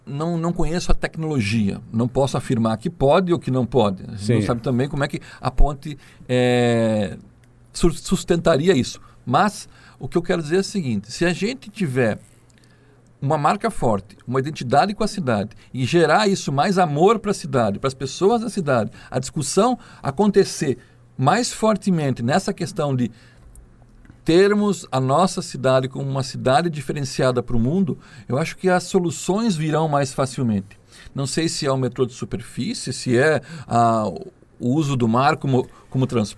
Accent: Florianópolis, Santa Catarina, Brazil; Quando você fala Florianópolis para alguém, diz, eu sou de Florianópolis.

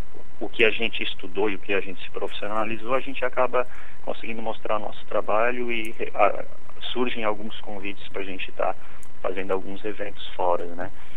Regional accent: Florianópolis, Santa Catarina, Brazil; Bom, eu sou natural de Florianópolis, sim.

